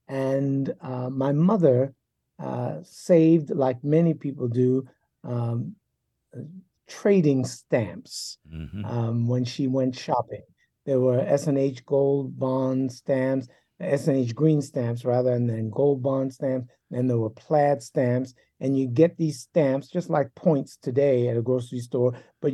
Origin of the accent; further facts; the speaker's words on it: Bronx, New York, United States; also born or lived in Manhattan; I grew up in the Bronx, New York, born in Manhattan, but when I was a toddler, we moved to a housing project in the Bronx, New York, and there I spent my formative years.